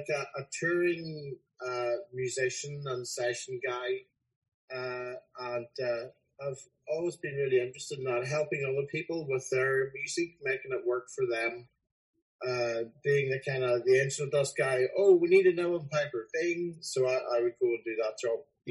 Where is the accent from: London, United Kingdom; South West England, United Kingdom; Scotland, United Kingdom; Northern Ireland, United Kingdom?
Northern Ireland, United Kingdom; Belfast; I'm from Belfast. I grew up there and then moved out to Downpatrick and learned my music from lots of people in the area.